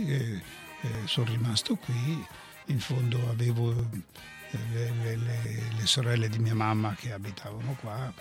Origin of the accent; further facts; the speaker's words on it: Arezzo, Tuscany, Italy; also born or lived in Pescara; Io sono nato a Pescara, dove sono stato 40 giorni, perché mio babbo lavorava con le assicurazioni, non posso dire il nome, e venne qui a Arezzo nel 27